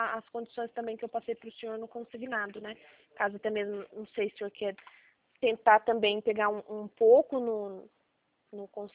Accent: Itatiba, São Paulo, Brazil; eu sou aqui de Itatiba.

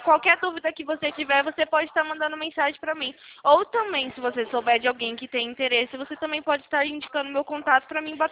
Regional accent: Sumaré, São Paulo, Brazil; Eu sou aqui de Sumaré. Eu sou do interior de São Paulo.

